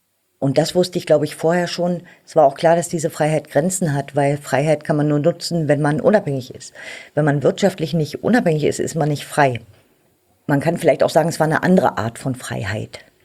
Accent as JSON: {"language": "German", "country": "Germany", "tie": "born or raised there", "said": "Ich bin ja in der DDR aufgewachsen"}